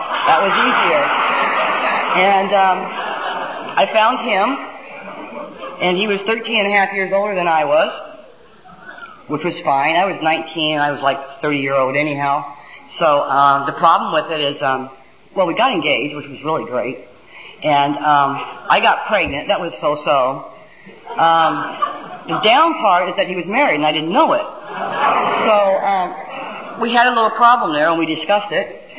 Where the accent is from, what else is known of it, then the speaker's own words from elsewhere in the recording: Kansas City, Missouri, United States; born there; I was born in Kansas City, Missouri. For those of you that don't know it, Missouri is known as the Show Me State.